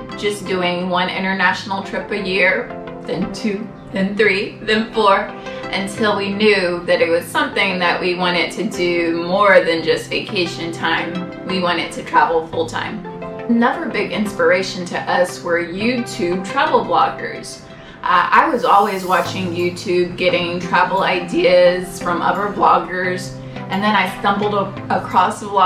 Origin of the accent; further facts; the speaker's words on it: Nashville, Tennessee, United States; So we're from Nashville, Tennessee, also known as Music City, USA. We both worked in clinical trials in Nashville for many, many years.